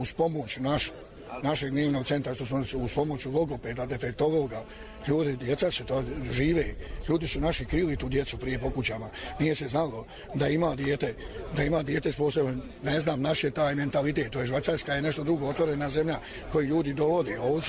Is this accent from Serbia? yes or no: no; Vranjak, Republika Srpska, Bosnia & Herzegovina; moved away; ja sam ošao iz Vranjaka prije 50 godina.